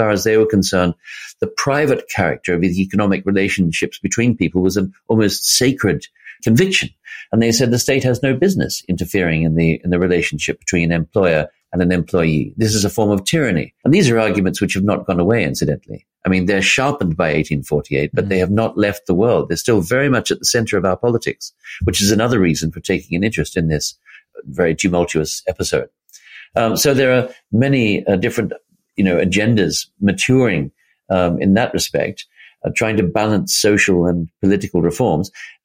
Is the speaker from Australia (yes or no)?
yes; Sydney, New South Wales, Australia; down in Australia, where I come from. I come from Sydney, and it's still going strong